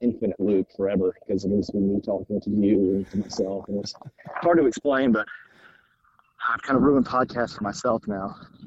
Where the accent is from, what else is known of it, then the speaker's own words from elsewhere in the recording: Alabama, United States; accent: Southern; also born or lived in Chicago; We're from Alabama, obviously born in Chicago, but raised in Alabama.